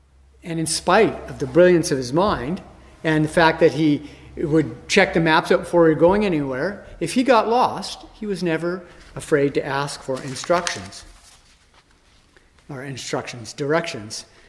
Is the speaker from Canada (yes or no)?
yes; Edmonton, Alberta, Canada; growing up in Edmonton, Safeway was the major shopping grocery shopping place that most people went.